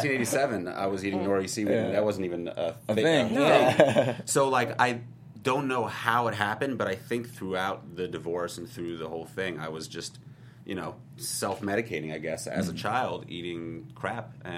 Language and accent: English; New York, United States; now in Los Angeles, United States; I'm a New Yorker, so I've been prone to walking.